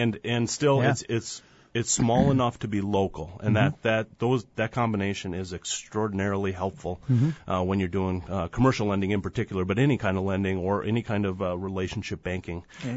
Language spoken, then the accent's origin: English; Appleton, Wisconsin, United States; I grew up here in Appleton. I went to Appleton West, Ripon College, went to Milwaukee for a little while, and then came back home when we started having kids.